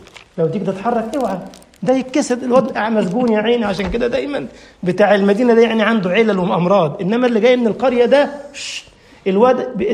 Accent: Egypt; احنا عندنا في مصر اللغه الدارجه كده بننطق القاف الف

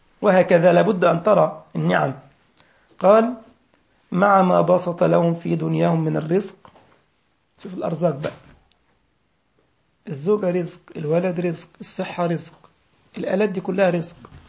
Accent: Egypt; now in Germany; لما أول لما دخلنا التليفون الأرضي في البيت في مصر

